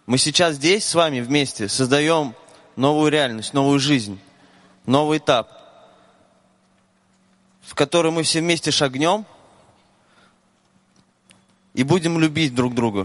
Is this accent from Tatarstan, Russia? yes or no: yes; Kazan, Tatarstan, Russia; я из Казани.